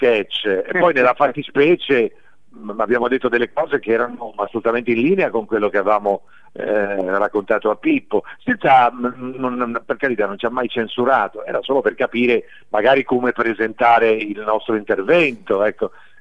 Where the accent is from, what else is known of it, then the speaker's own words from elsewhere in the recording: Genoa, Liguria, Italy; Io che sono genovese lo ricordo con un particolare sacrificio